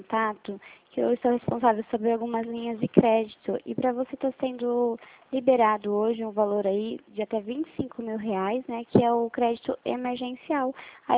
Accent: Itu, São Paulo, Brazil; eu sou daqui de Itu.

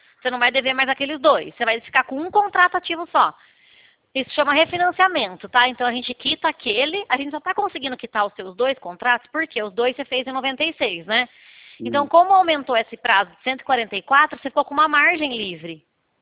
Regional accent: Araras, São Paulo, Brazil; eu sou de Araras, eu trabalho na cidade de Lima, mas eu sou daí, viu?

